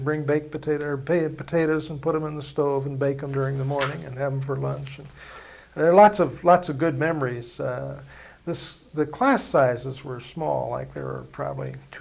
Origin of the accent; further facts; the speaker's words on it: Rochester, Minnesota, United States; native of Rochester, Minnesota, Olmsted County in Rochester, southeast corner of the state of Minnesota. I was born in Rochester, St. Mary's Hospital.